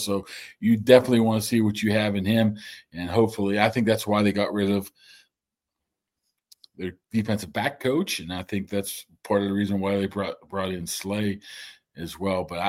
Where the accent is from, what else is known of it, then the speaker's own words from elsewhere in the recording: Pennsylvania, United States; Yes, I grew up in Westmoreland County